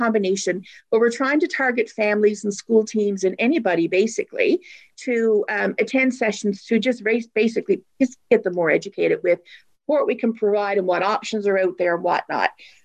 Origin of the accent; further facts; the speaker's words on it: Newfoundland and Labrador, Canada; I'm trying to go quickly, and I'm from Newfoundland, so I can pick up the pace very quickly.